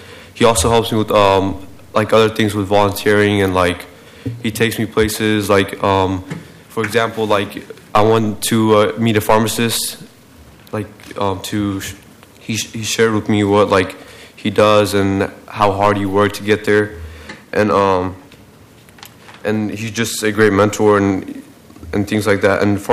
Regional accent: Bhutan; English is a second language; now in United States; I'm from Bhutan, currently a 10th grader in David S. High School.

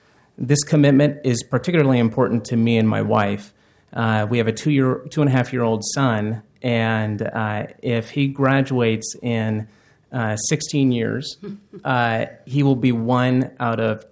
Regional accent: Washington, United States; now in Portland, United States; I'm from the Squaxin Island Tribe in Western Washington

